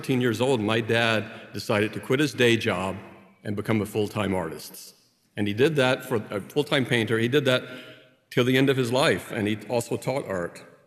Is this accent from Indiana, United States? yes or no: no; Tennessee, United States; But at the supper table, I grew up in Tennessee